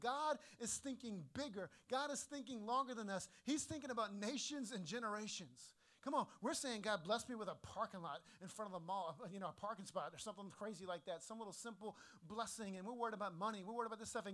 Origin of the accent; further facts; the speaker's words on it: New Orleans, Louisiana, United States; And my grandmother, she lived in New Orleans, my hometown. She grew up in New Orleans.